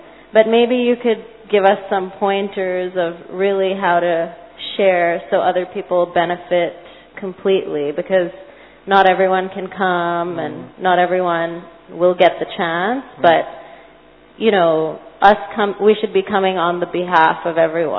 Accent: Hong Kong; from Hong Kong.

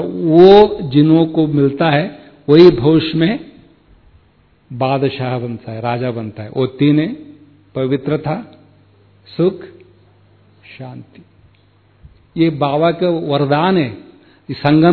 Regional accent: South India, India; Hindi is a second language; देखो आपको पता होगा मैं साउथ इंडियन हूँ, अहिंदी भाषा वाला

